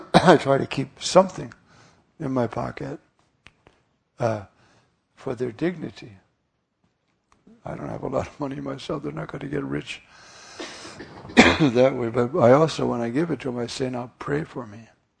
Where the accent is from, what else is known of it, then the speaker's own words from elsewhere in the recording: New York City, New York, United States; which I guess is the uniform in New York. I'm a New Yorker.